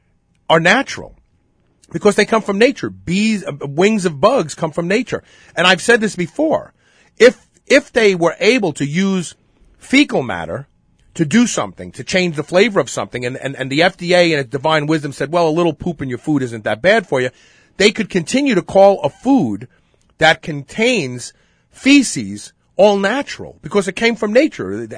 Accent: Brooklyn, New York, United States; There was a young college student in Brooklyn, of all places, my hometown

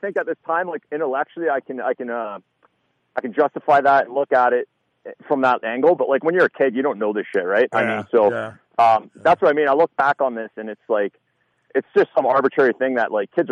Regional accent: Burford, Ontario, Canada; So I'm from Canada, Ontario, Canada. I grew up in a small town called Burford, Ontario, rural farming community, you know, like when I say small town, like, you know, you're talking 1500 people.

